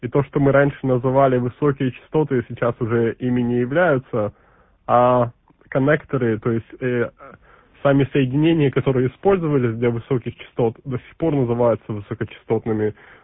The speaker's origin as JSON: {"language": "Russian", "town": "Yekaterinburg", "region": "Sverdlovsk Oblast", "country": "Russia", "said": "Я сам из Екатеринбурга, оригинально тоже."}